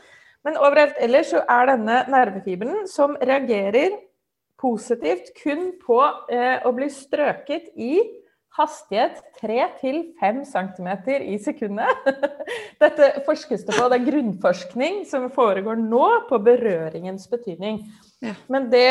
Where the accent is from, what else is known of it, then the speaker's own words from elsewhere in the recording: Oslo, Norway; Jeg vokste opp i Oslo, som var litt sånn ekstra stivt også.